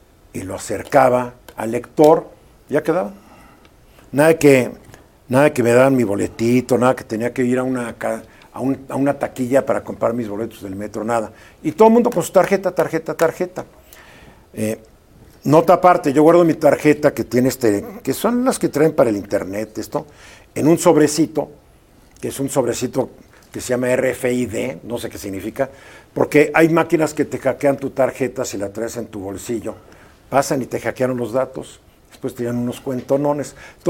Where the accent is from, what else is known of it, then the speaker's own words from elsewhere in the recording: Mexico; ¿Cuál es la lección que nos debe quedar como mexicanos sobre el caso del señor García Luna?